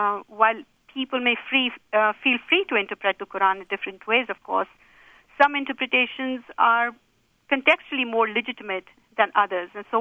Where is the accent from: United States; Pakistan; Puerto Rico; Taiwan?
Pakistan; Well, I'm from Pakistan, and I've seen them in Pakistan.